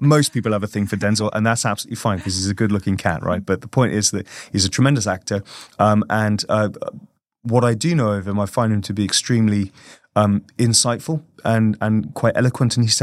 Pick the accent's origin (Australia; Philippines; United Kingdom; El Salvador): United Kingdom; England; now in Germany; First and foremost, I am English and I love my country, but I almost on the same level, I see myself as a European because I love living in Germany.